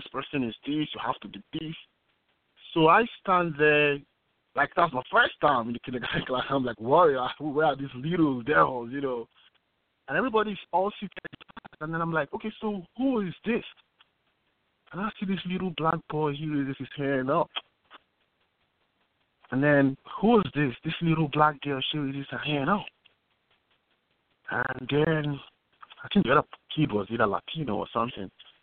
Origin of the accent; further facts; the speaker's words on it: Nigeria; moved away; you can get from my accent that, you know, I'm actually Nigerian and I've been in the country for like